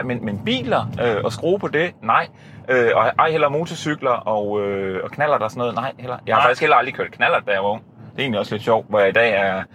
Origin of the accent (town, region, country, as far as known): Korsør, Zealand, Denmark; born or raised there